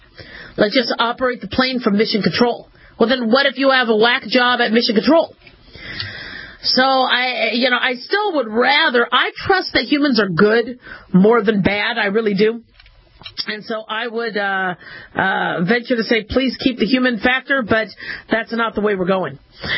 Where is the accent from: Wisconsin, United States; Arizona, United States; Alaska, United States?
Arizona, United States; Phoenix; I grew up in Phoenix.